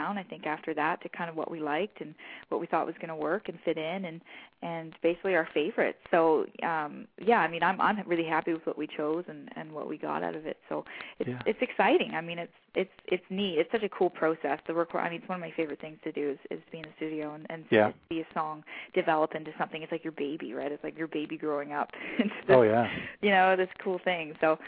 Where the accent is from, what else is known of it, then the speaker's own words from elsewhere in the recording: Canada; We have that commonality of being Canadian